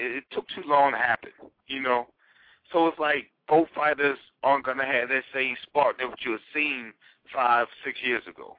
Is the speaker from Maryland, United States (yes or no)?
yes; Maryland, United States; Where I grew up at on the Eastern Shore in Maryland, there was no boxing around.